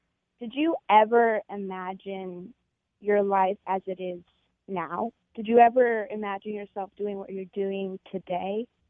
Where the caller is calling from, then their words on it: Madison, Wisconsin, United States; I'm calling from Madison, Wisconsin.